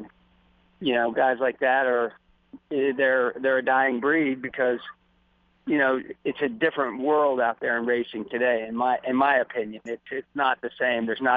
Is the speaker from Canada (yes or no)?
no; Miami, Florida, United States; also born or lived in California; got my career started in like end of 78 in Florida, where I grew up in Miami, and then straight out to California.